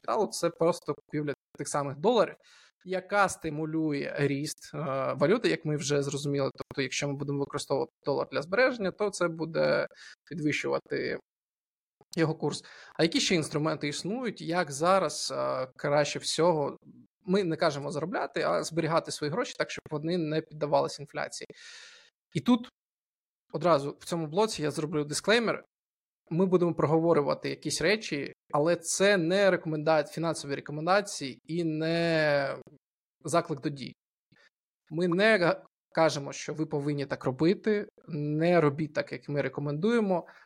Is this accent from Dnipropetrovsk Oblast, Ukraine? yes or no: yes; Dnipro, Dnipropetrovsk Oblast, Ukraine; Я з Дніпра